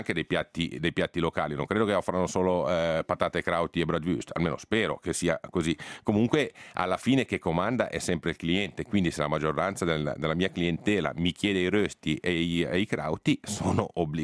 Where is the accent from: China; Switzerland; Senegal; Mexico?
Switzerland; Ticino; io come ticinese